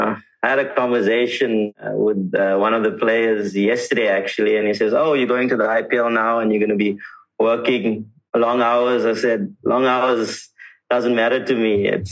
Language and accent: English; Durban, KwaZulu-Natal, South Africa; Yeah, I'm from Durban, from a place called Karwistan in Chatsworth. That's where my entire family is at the moment.